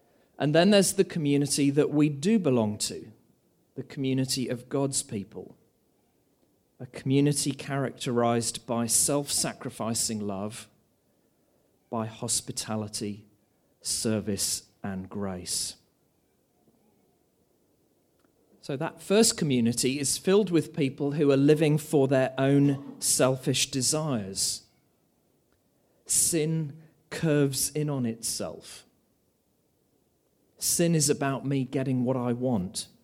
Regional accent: Australia; One of the challenges, I think, for us as Australian Christians is that it's easy for us not to live very overlapped lives.

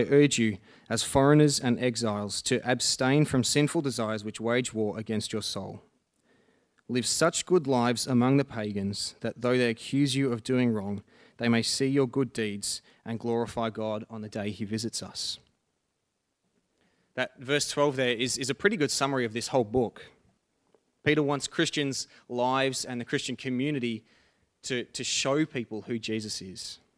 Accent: Box Hill, Victoria, Australia; I grew up near Box Hill, and I loved seeing Box Hill change over the years

